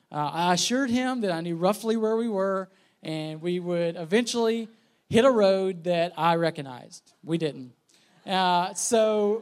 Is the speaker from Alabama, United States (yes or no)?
yes; Alabama, United States; to Alabama, which is where I'm from. I was going to drive, and we were going to stay overnight in my hometown where I grew up. I lived there for 12 years.